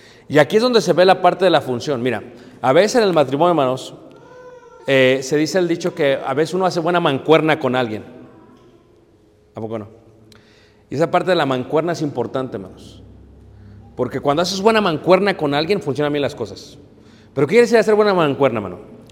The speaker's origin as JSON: {"language": "Spanish", "country": "Mexico", "said": "como buenos mexicanos"}